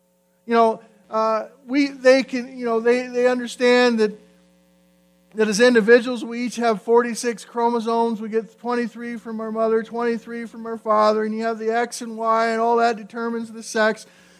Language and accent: English; Indiana, United States; growing up in Indiana, and Jim's from Indiana